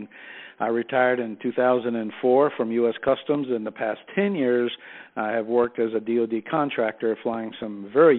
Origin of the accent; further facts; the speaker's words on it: Miami, Florida, United States; I started out, I grew up in Miami. I've been around aviation all my life.